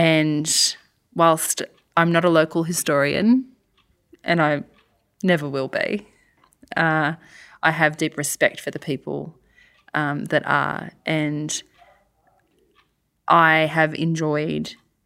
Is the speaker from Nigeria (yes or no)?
no; Sydney, New South Wales, Australia; moved away; No, I've been in Carra for 7 years. So I was born in Sydney. So I'm a Sydney girl, and I've been in the country now for 7 years.